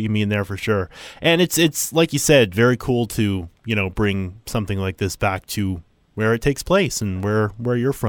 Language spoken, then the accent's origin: English; Shelburne, Nova Scotia, Canada; I'm from Shelburne, too, or in any small community in the South Shore.